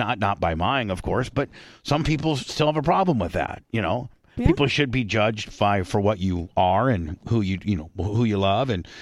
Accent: Warsaw, Indiana, United States; Warsaw, Indiana, down by South Bend.

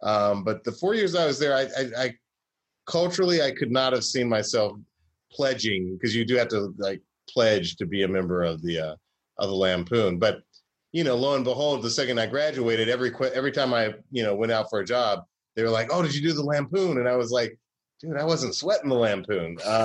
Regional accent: the South, United States; And I took history, and I took the American sectional crisis, because I had grown up in the South.

